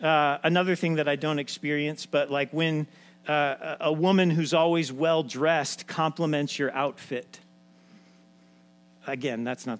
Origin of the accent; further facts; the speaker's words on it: California, United States; I'm sorry. I grew up in California.